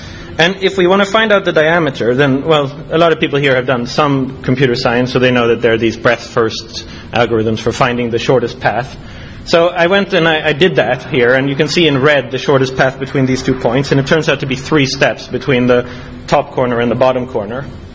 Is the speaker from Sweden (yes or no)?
yes; Sweden; she knew a little bit about me, knows I'm from Sweden, I do computer stuff